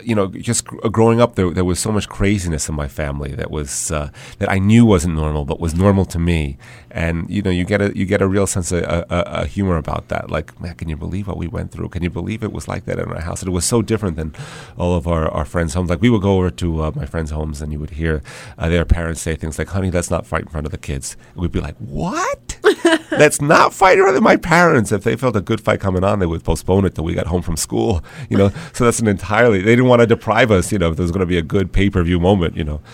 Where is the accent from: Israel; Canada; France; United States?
United States; New York; Well, I am Puerto Rican. I was born to my mom and my dad, who were and are Puerto Rican. And I grew up in New York. You know, I was born in New York, and so that's where I'm coming from.